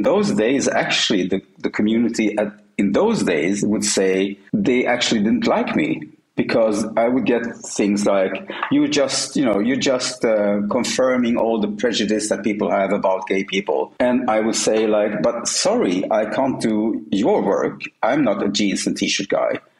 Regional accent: Sweden; You know, growing up in Sweden, and I think the same for the rest of Europe, you didn't have all these channels that we have today. In Sweden, we had two channels

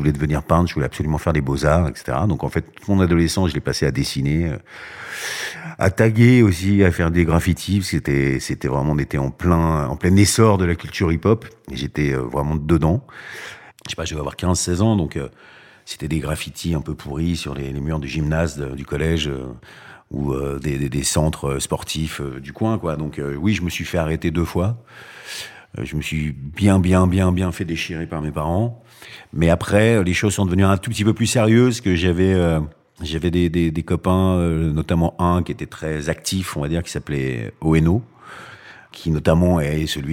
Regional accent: Savigny-sur-Orge, Île-de-France, France; J'ai grandi et je suis né à Savigny-sur-Orge, c'est-à-dire en banlieue parisienne, à une vingtaine de kilomètres de Paris. C'est pas le village le plus funky de France

